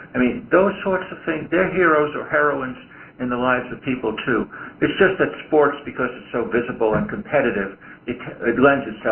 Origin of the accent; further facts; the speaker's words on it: Brooklyn, New York, United States; I grew up in Brooklyn and used to go watch the Brooklyn Dodgers.